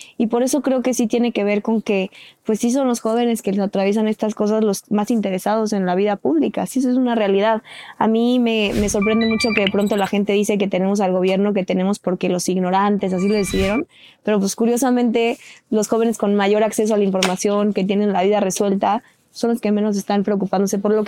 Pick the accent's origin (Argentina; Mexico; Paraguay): Mexico; nos atraviesan como sociedad mexicana, que estamos tan vulnerados, tan lacerados